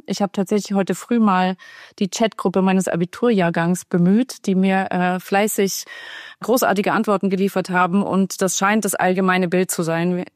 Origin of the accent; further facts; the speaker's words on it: Baden-Württemberg, Germany; also born or lived in Lesotho; meine Schulzeit habe ich in der Nähe von Stuttgart verbracht.